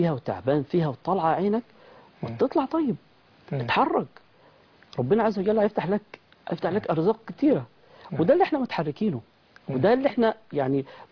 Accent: Upper Egypt, Egypt; من الاموال والارباح عندنا في الصعيد

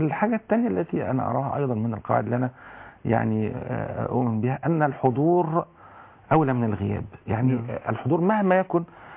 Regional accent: Egypt; منزلة خاصة عندنا إحنا كمصريين

